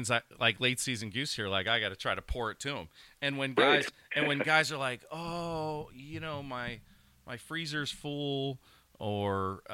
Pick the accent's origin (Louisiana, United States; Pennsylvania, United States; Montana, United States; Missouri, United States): Pennsylvania, United States; I remember, you know, growing up in Pennsylvania